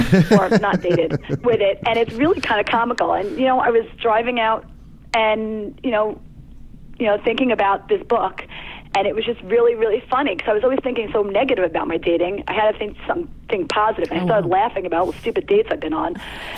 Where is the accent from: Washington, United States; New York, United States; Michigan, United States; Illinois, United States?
New York, United States; Long Island; No, I've always lived on Long Island.